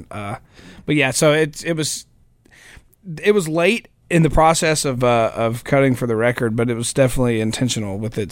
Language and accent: English; Mississippi, United States; I'm from Mississippi.